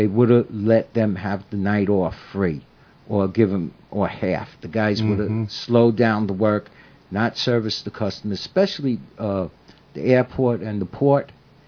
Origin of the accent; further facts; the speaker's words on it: Brooklyn, New York, United States; I'm from Brooklyn. I started talking.